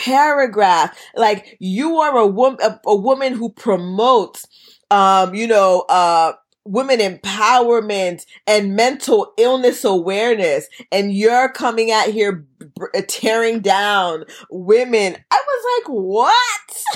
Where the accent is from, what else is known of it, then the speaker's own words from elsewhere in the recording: Haiti; I'm Haitian. So I grew up in Haitian churches.